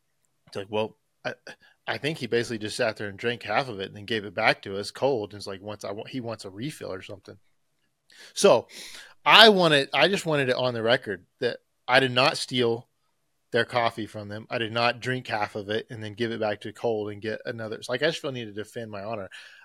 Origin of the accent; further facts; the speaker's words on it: Canyon, Texas, United States; from Canyon, Texas. Man, Texas is just so good.